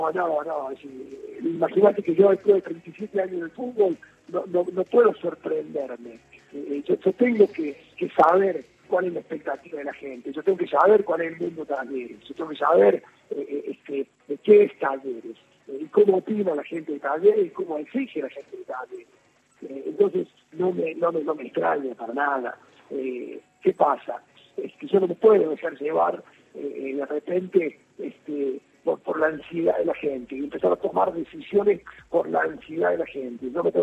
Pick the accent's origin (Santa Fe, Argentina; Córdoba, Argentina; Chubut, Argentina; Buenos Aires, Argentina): Córdoba, Argentina; yo amo Córdoba, soy cordobés, nací en Córdoba, y después de 28 años regresé a Córdoba